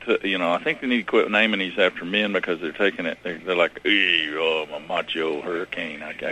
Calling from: Kentucky, United States; I'm calling from Kentucky.

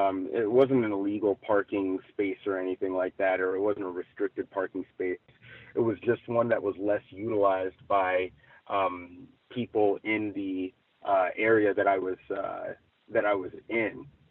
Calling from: Pomona, California, United States; I am reporting from Pomona, California today.

